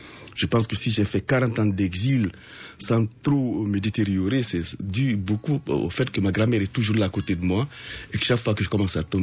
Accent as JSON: {"language": "French", "country": "Guinea", "moved": "yes", "said": "Je suis sorti de Guinée pour échapper à l'étouffement, pour échapper peut-être aussi à la mort"}